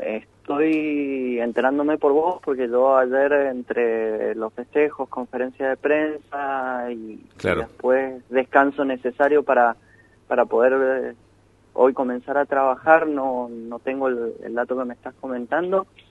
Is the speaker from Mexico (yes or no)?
no; Argentina; como argentino, como ferviente defensor de la soberanía sobre las Islas Malvinas